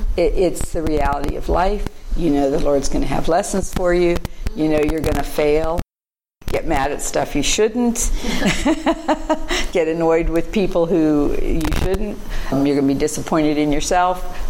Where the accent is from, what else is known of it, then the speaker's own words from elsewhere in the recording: United States; In terms of natural temperament and my background, and being American, I think this comes into it